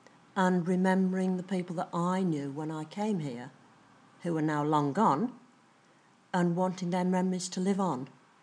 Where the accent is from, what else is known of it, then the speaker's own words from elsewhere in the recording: Yorkshire and the Humber, United Kingdom; moved away as an adult; now in Birmingham, United Kingdom; I'm from North Yorkshire.